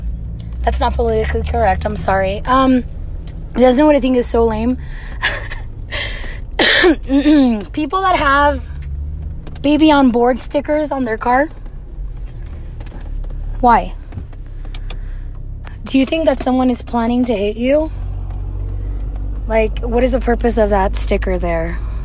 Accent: East Los Angeles, California, United States; I was born and raised in East LA. Like, when you're a kid from East LA, people don't give a fuck.

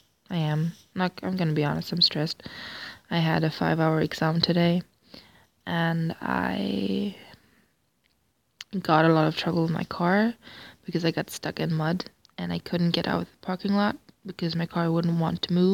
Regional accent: Germany; first language German; English is a second language; As you just heard, I spoke German a bit because I am a German. My mother tongue is German, and I speak German.

